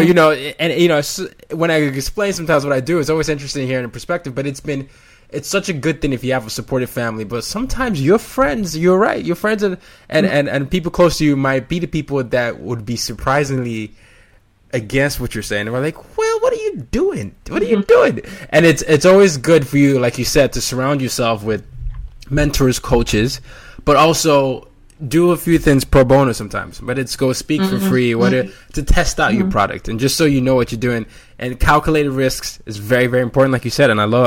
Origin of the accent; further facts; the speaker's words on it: Nigeria; I mean, many times, you know, I am Nigerian